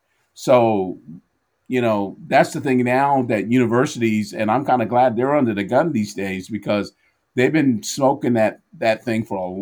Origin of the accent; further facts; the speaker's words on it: New York, United States; So in my town in New York, even though I'm from New York, I was born in New York, but in my town, all the Black families were either from Georgia, North Carolina, South Carolina, Florida